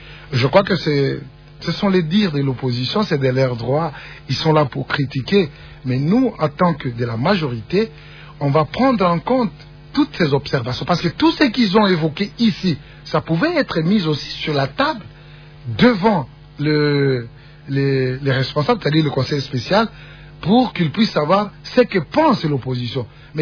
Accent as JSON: {"language": "French", "country": "DR Congo", "said": "nous, en tant que Congolais, nous devons comprendre"}